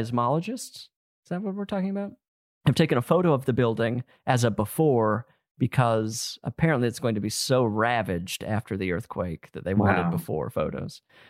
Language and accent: English; Utah, United States; yeah, I'm from Utah and our big thing was earthquakes.